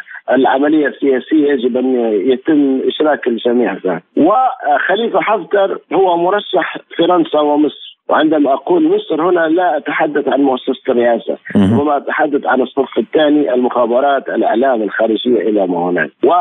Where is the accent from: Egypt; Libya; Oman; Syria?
Libya; نحن كليبيين نريد أن ننهي هذه التجاذبات